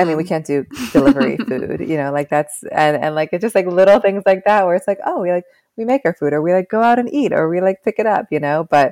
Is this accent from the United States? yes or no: yes; West Coast, United States; now in New York, United States; And I'm from the West Coast. I love the West Coast. I will forever love the West Coast.